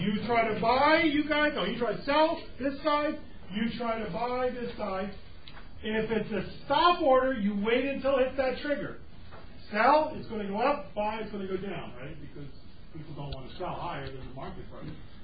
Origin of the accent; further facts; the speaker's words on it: Philadelphia, Pennsylvania, United States; You know, I'm from Philadelphia. You know, we Philadelphians, we know the difference between a friend and a good friend.